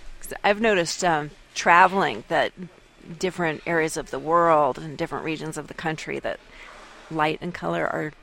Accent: Boise, Idaho, United States; also born or lived in Philadelphia; Well, I'm originally from Boise, Idaho, and I missed living in the mountains and the high desert.

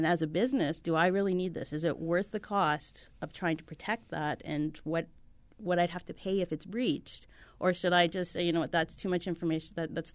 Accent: Canada; now in United States; I'm actually a Canadian. I've only been down here for 2 years now.

